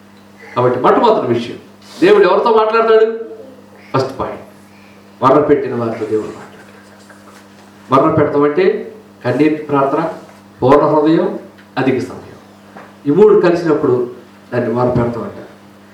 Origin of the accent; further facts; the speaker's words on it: Andhra Pradesh, India; గుంటూరు జిల్లా మా ఊరు.